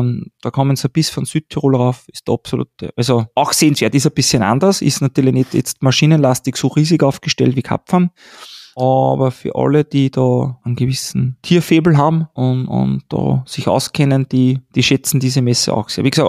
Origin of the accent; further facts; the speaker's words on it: Austria; Es ist natürlich für uns als Österreicher